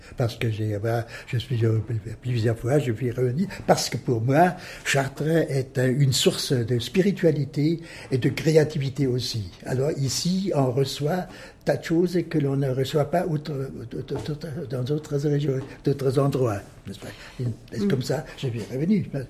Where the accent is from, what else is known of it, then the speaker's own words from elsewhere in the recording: Titisee-Neustadt, Baden-Württemberg, Germany; French is a second language; also born or lived in Freiburg; on a été élevé à Titisee-Neustadt, mais pour la naissance, on est allé à Fribourg, à Freiburg. Je suis né à Freiburg.